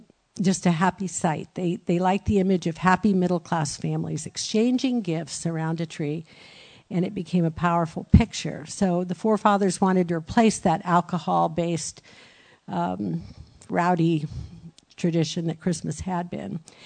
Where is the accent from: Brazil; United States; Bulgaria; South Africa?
Brazil; I grew up in Brazil, and my parents bought us everything under the sun.